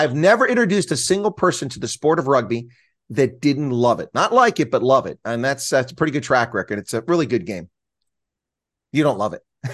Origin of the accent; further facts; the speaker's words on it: Appalachia, United States; I said, listen, man, I'm from Appalachia. We're just happy with paved roads and electricity. We don't have rugby in that part of the country.